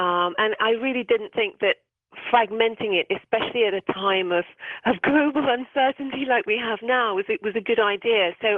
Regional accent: Wales, United Kingdom; also born or lived in Scotland; I was brought up in Wales

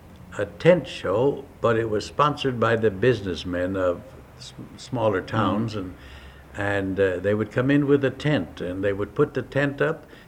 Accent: Chicago, Illinois, United States; born there; Yes, and that's where I was born in the Chicago area, too

